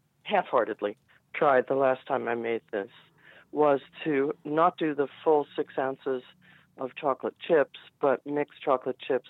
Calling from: New Jersey, United States; From New Jersey.

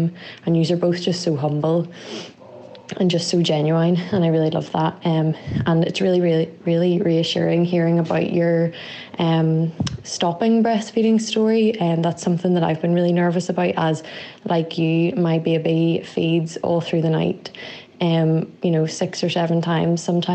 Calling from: Northern Ireland, United Kingdom; Hi, Ashley. … I'm listening from Northern Ireland.

